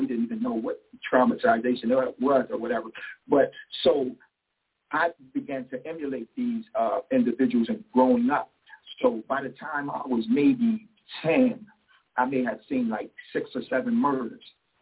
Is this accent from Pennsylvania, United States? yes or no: yes; Harrisburg, Pennsylvania, United States; I'm from Harrisburg, Pennsylvania. I grew up in one of the roughest neighborhoods in the city